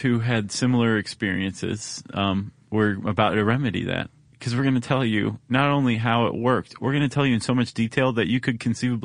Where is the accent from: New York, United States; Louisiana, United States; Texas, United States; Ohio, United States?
Ohio, United States; as you know, I grew up in Ohio.